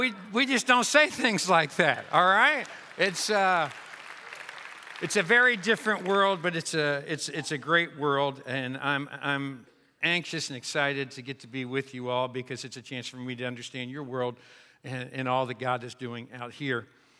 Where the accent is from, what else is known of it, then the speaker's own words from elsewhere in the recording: Kentucky, United States; Now, I am from Kentucky, and when they introduced me as being from Kentucky, I noticed that some of you looked to see if I was wearing shoes.